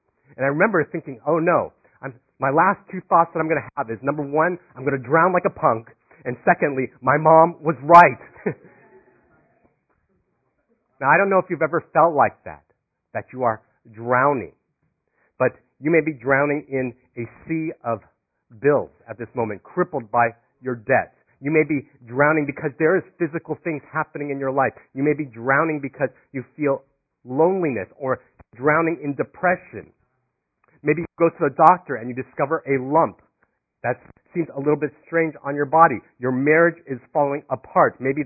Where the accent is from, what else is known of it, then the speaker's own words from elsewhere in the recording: Florida, United States; I did not grow up in California. I grew up in Florida, where the water is considerably warmer.